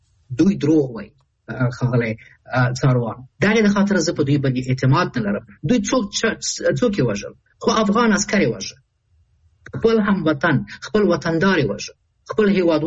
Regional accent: Kabul, Afghanistan; زه د کابل یم.

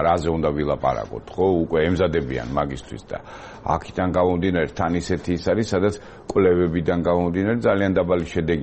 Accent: Tbilisi, Georgia; მე ავლაბარში გაზრდილი ვარ, იქ ხა ძალიან ბევრი მეგობარი მყავს, იქ გავიზარდე, ნუ ბავშვობა მთელი იქ არის და საკმაოდ კარგი ურთიერთობა მაქვს როგორც სომხებთან, ისე ადგილობრივ მოსახლეობასთან

